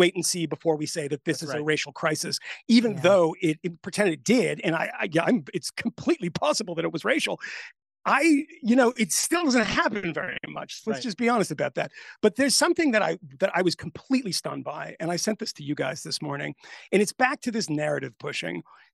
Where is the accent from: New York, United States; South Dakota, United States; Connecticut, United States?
Connecticut, United States; you know, I'm from Connecticut.